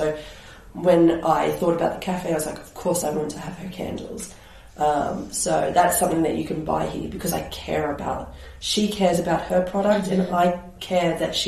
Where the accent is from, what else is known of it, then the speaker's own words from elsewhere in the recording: Australia; also born or lived in United Kingdom; now in Switzerland; I am. I am Australian. So I moved here from England. So I'm from Australia, but I was technically an expat in the UK first.